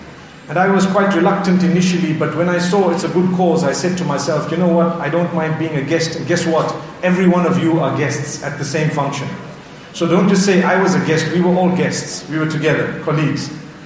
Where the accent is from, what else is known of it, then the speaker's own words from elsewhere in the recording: Norway; I came from Norway.